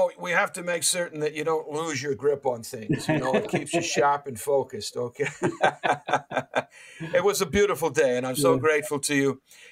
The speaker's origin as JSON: {"language": "English", "region": "Pennsylvania", "country": "United States", "tie": "born or raised there", "said": "we're also observing a rise in the interest in witchcraft here in my hometown, outside of Philadelphia, where we'll be receiving a witchcraft store within two blocks of my church very soon."}